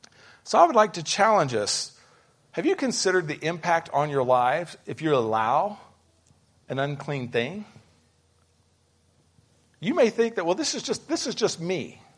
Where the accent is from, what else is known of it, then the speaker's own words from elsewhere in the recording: Louisiana, United States; I'm from Louisiana, so we're going to go for this, just for this example, with yellow and gold.